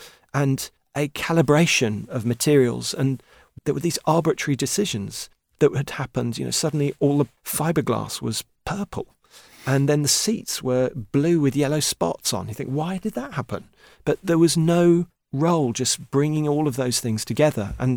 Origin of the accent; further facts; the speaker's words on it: Wood Green, London, United Kingdom; I was brought up in Wood Green and would go to school in Muswell Hill.